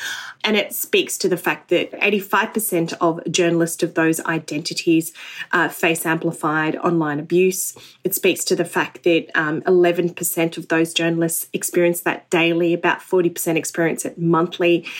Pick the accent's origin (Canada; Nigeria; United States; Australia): Australia; I can speak to you as an Australian Muslim who's had to contend with so much negative coverage and misleading coverage, frankly, of our community.